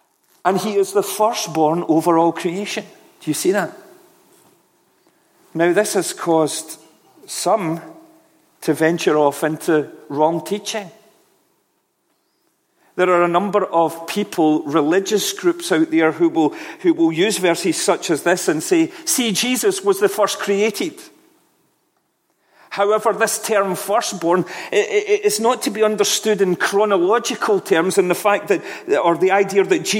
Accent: Scotland, United Kingdom; I think in my logic, in my Western Scotland logic, you probably guessed that I'm not from the East, but in my Western Scotland logic

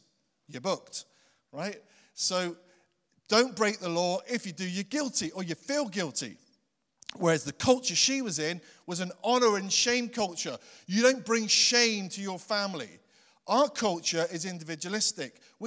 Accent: England, United Kingdom; born there; now in Scotland; I haven't been able to get rid of this accent. You know, the Lord, I was born in England and born again in Scotland.

